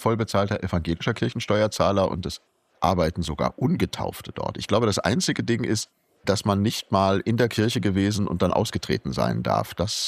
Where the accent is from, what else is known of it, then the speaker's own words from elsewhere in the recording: Dortmund, North Rhine-Westphalia, Germany; Meine Heimatstadt Dortmund, ich komme ja ursprünglich aus dem Ruhrgebiet